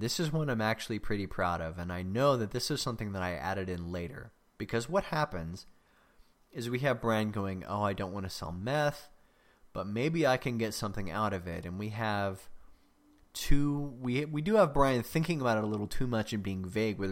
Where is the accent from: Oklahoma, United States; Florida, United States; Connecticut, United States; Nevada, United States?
Oklahoma, United States; I'm from Oklahoma, so I can do that. I can talk about my people that way.